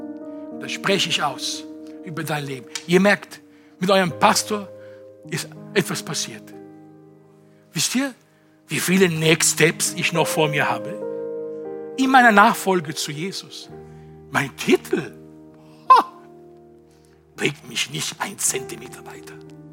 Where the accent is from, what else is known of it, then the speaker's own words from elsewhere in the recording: Sicily, Italy; Denn ich als Kind in Sizilien, als 2-3-Jähriger, bin ich manchmal weggerannt